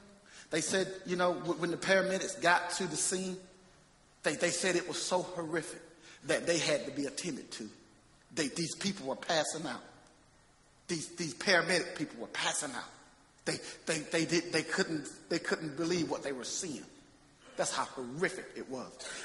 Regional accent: Geneva, Alabama, United States; See, I was born and raised in Geneva.

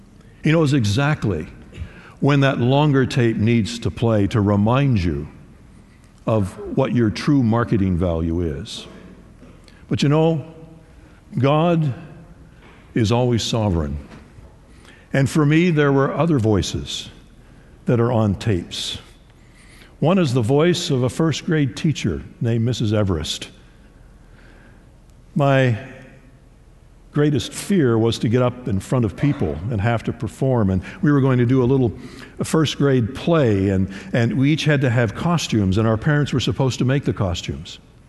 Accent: Timmins, Ontario, Canada; see if you can get employed in the gold mines or in the base metal mines that surrounded my hometown of Timmins.

